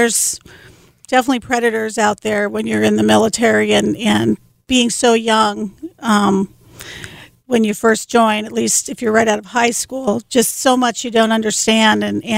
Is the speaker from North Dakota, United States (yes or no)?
yes; Grand Forks, North Dakota, United States; born there; also born or lived in Rapid City; So I was born in Grand Forks at the air base there.